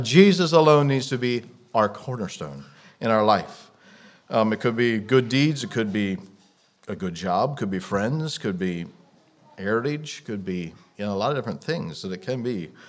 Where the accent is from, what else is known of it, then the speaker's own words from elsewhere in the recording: Pennsylvania, United States; And, you know, we're from Pennsylvania. I don't think I mentioned that, but we are from Pennsylvania in the States.